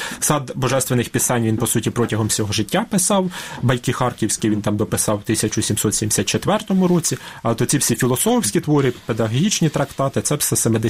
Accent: Chornukhy, Poltava Oblast, Ukraine; Я навіть приїхав на навчання до Києва, кажу, я з Чорнух, люди не розуміли, де це.

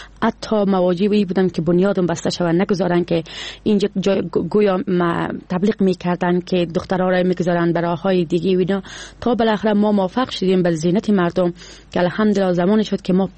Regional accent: Doshi, Baghlan, Afghanistan; born there; ما چون از خانواده فرهنگی به دنیا آمدیم، از زادگاه من دوشی و دری کیهان هست، خانواده من فرهنگی و مذهبی هست.

